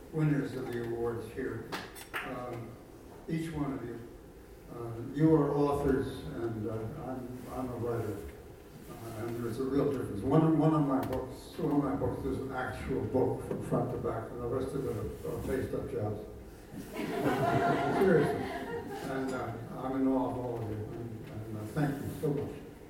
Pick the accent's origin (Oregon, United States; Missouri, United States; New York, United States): New York, United States; And I also remember vividly as a New Yorker, I think in the 1940s